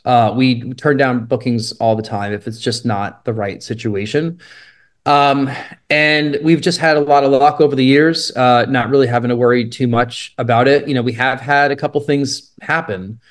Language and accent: English; New York, United States; Like where I grew up outside New York City, like my town, I would never imagine doing this.